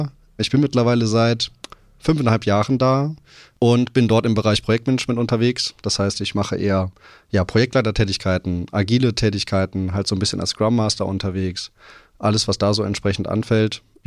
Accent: Duisburg, North Rhine-Westphalia, Germany; ich komme aus dem Ruhrgebiet. Das heißt, aus dem Pott, vielleicht hört man zwischendurch dann mal. Komme aus Duisburg

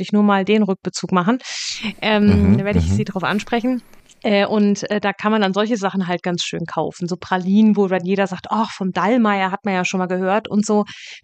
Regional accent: Hesse, Germany; im Hessischen, da aus der Ecke, wo ich herkomme, nennt sich das, glaube ich, Rudelsingen.

